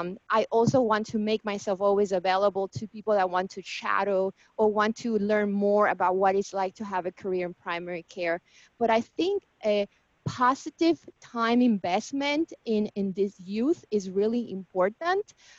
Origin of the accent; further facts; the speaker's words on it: Puerto Rico; moved away as an adult; So when I came from Puerto Rico and started at Wellesley